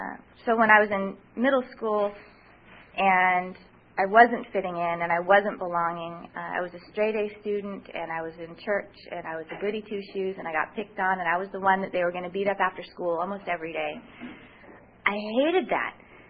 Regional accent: San Leandro, California, United States; born there; also born or lived in Santa Maria; I was born in the Bay Area in San Leandro. We moved just a little way south down to Santa Maria.

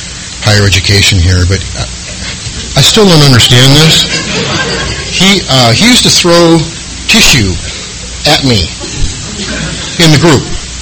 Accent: San Diego, California, United States; also born or lived in Minnesota; And we moved to California. I was born in Minnesota. We moved to San Diego when I was about 12.

